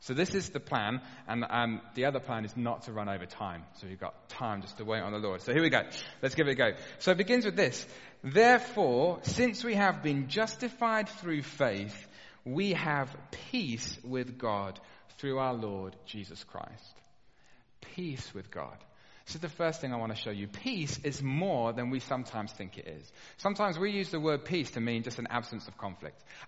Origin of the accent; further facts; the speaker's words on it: Birmingham, West Midlands, United Kingdom; now in Loughton, United Kingdom; I'm from Birmingham originally, and we're a little bit more noisy up there.